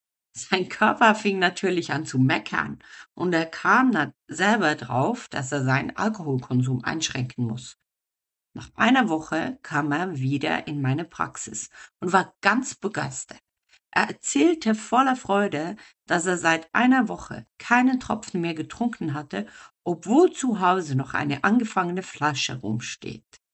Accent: Bern, Switzerland; unseres wunderschönen Hauses am Thunersee, wo ich aufgewachsen bin

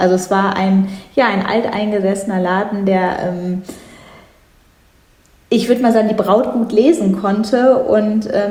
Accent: North Rhine-Westphalia, Germany; Ich komme ja ich komme selbst nicht direkt aus Düsseldorf, aber in der Nähe von Düsseldorf.

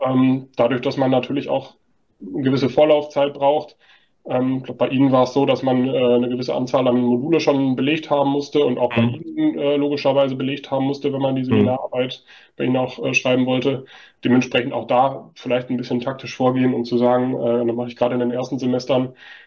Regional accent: North Rhine-Westphalia, Germany; born there; Dadurch, dass ich gebürtig aus der Nähe von Hagen komme, war das für mich nicht das große Problem.

